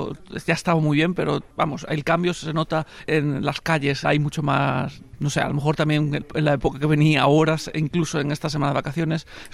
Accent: Andalusia, Spain; now in Netherlands; soy de Andalucía, del sur de España, aunque vivo en los Países Bajos desde hace mucho tiempo.

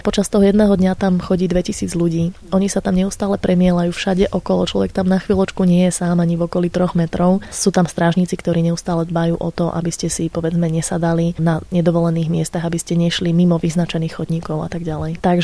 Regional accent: Partizánske, Trenčín Region, Slovakia; ja som z Partizánskeho, ktoré sa pôvodne volalo Baťovany

